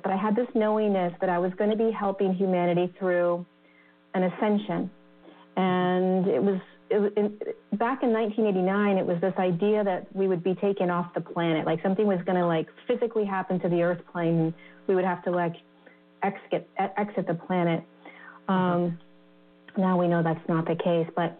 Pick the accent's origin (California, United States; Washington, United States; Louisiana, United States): California, United States; born there; Yeah, so I was born in California.